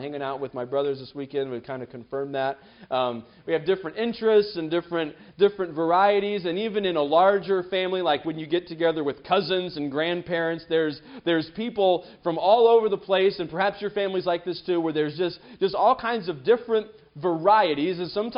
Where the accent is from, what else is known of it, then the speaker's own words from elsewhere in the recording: Oklahoma, United States; growing up in Oklahoma, my grandparents all lived in Indiana